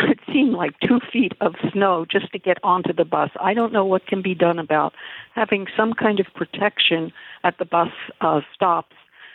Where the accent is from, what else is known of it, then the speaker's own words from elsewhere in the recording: Philadelphia, Pennsylvania, United States; I said that I grew up in Philadelphia, and at age 11, I had to take the bus to junior high